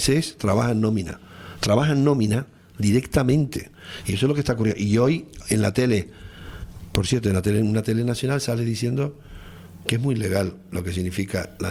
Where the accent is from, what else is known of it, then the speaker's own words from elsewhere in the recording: Tenerife, Canary Islands, Spain; soy de Tenerife, pero aquello si me pierdo algún día me perderé en Lanzarote, yo tengo alguna cosita en Lanzarote